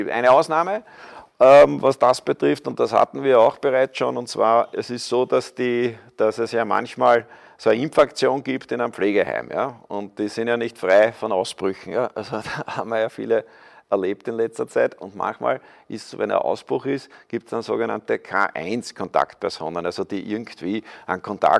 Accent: Austria; wir sind ja Österreicher

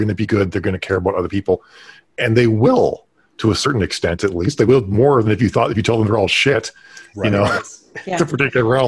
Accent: Canada; I grew up in Canada

